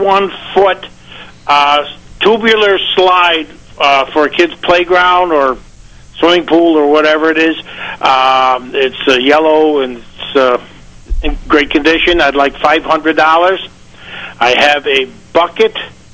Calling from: Warsaw, New York, United States; Calling from Warsaw, New York.

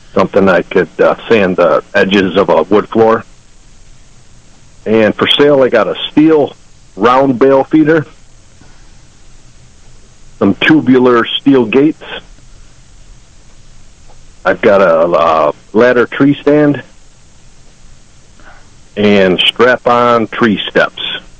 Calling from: Mount Morris, United States; Calling from Mount Morris, Jim.

